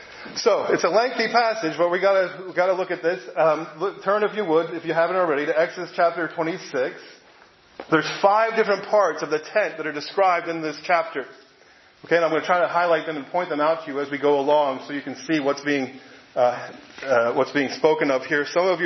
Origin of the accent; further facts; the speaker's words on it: New Jersey, United States; And I'm a bit biased, right? I'm from New Jersey.